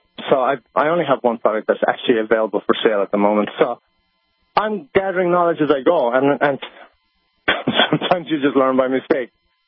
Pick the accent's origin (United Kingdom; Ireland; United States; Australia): Ireland; and I'm from Ireland